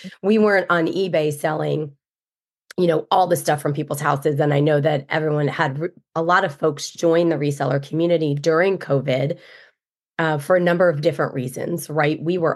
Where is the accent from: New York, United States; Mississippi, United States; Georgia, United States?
Georgia, United States; Marietta; moved away; So I grew up in Marietta, and I moved. I moved quite some time ago.